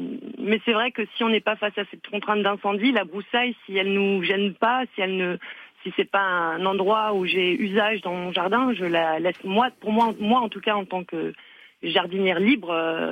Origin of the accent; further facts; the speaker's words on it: Kabylie, Algeria; Moi, je suis également originaire d'Algérie, de Kabylie. J'ai une double culture du jardin, on va dire.